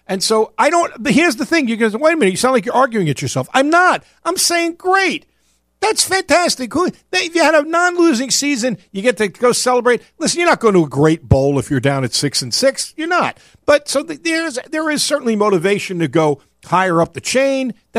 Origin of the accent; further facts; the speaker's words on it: New York, United States; I know I'm from New York, so I have a somewhat illogical affinity for the NIT.